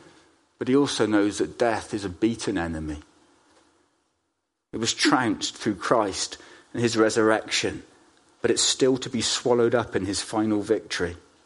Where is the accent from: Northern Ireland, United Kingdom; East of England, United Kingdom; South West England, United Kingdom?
South West England, United Kingdom; Bradford-on-Avon; When I was growing up in Bradford-on-Avon, there were lots and lots of us as teenagers.